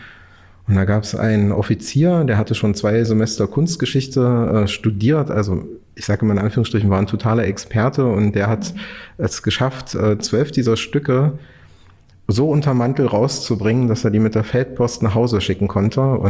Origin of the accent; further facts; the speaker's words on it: Quedlinburg, Saxony-Anhalt, Germany; Na, Quedlinburg ist für mich natürlich erstmal meine Heimatstadt